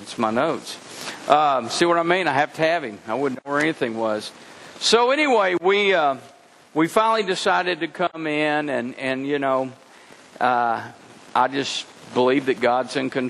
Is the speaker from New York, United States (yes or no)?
no; Texas, United States; I'm a Texan.